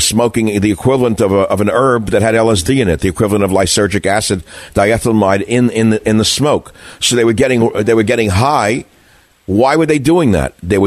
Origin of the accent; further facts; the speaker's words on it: New York, United States; I grew up in New York. I had a few gay friends.